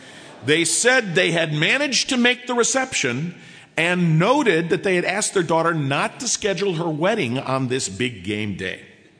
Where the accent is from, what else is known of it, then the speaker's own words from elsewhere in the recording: Chicago, Illinois, United States; I grew up in Chicago, and, I love the Bulls.